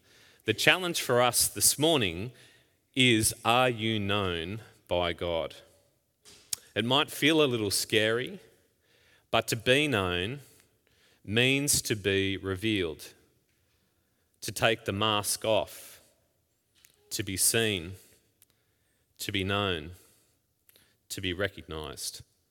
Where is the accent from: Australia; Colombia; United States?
Australia; Queensland; I grew up in Queensland, so represented sort of in soccer and athletics and cross country up there.